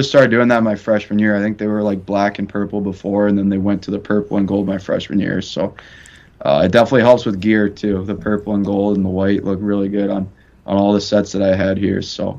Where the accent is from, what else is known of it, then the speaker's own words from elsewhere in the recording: Chicago, Illinois, United States; I'm from Chicago, so we don't have any D1 in Illinois, so it's only 6 hours, so that's not bad.